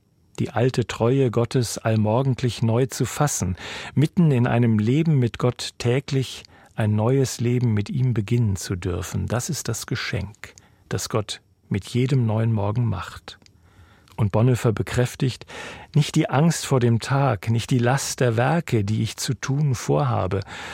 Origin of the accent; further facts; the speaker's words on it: Northern Germany, Germany; Beides gibt es im norddeutschen Flachland, wo ich aufgewachsen bin, eher weniger.